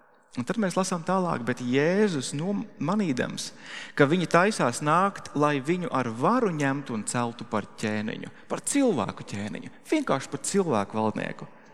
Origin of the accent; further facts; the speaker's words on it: Madona, Madona Municipality, Latvia; es esmu no tā gala, es esmu no Madonas, bet Praulieni ir vēl tālāk